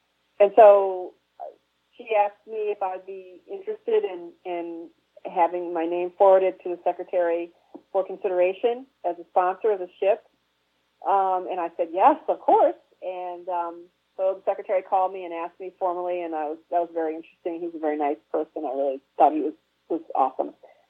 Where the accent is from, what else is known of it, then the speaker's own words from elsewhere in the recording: Beloit, Wisconsin, United States; especially since I'm in the Army, but also because I'm from Beloit.